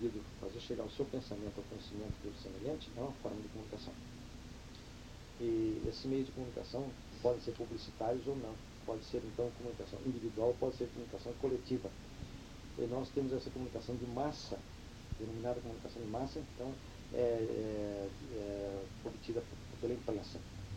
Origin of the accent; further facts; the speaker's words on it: São Paulo, Brazil; Eu adoro e detesto São Paulo. Adoro, porque eu sou muito paulista, muitíssimo paulista, muitíssimo, vamos frisar bem.